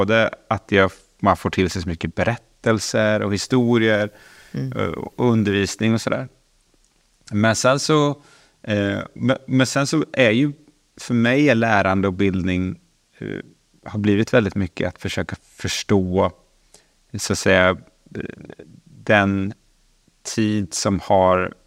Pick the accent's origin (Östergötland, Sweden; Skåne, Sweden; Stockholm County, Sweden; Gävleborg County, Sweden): Östergötland, Sweden; Linköping; Jag är född och uppvuxen i Linköping. Där jag också har återvänt, lite återvänt efter ett antal års studier i olika städer och länder. Och bor här med min familj